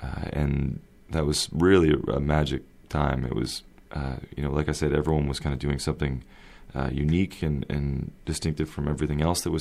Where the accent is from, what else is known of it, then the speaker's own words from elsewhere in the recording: London, Ontario, Canada; Sure. Well, I grew up in London, Ontario, and I played in bands around there